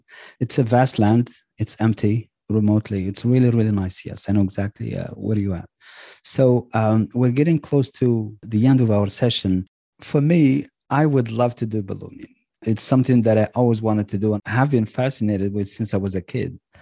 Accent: Marrakesh, Marrakesh-Safi, Morocco; I know Marrakesh is very busy. I am from Marrakesh and I love the city. It's a happening city. It's a trend city.

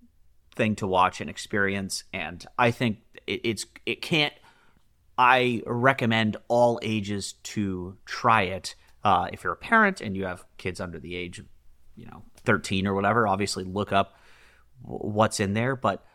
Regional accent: East Coast, United States; We are from the East Coast.

